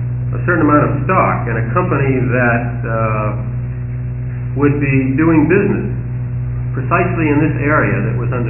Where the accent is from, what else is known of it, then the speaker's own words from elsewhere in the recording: Portland, Oregon, United States; I'm from Portland. And the editor of the Oregon Times.